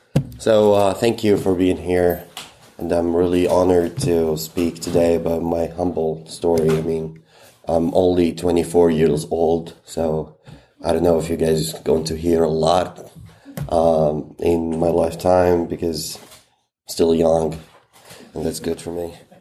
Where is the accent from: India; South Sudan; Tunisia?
Tunisia; Kairouan, Kairouan Governorate; English is a second language; So I was born and raised in Qayrawan, which is the fourth Islamic capital in the world. Also, I grew up in a very conservative community and very gated family.